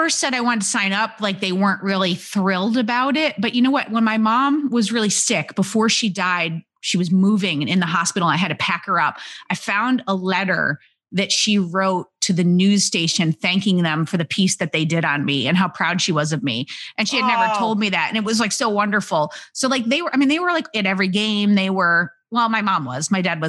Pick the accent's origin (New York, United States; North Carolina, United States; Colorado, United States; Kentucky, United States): New York, United States; Homer; I was born a small white baby in upstate New York.